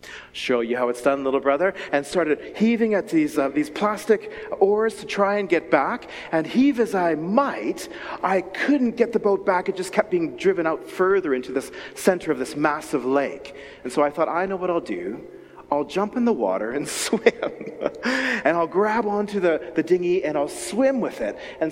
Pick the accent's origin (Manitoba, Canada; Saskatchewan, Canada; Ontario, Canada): Manitoba, Canada; Winnipeg; born there; we had a cabin on Lake Manitoba in Canada. I was born in Winnipeg, near there.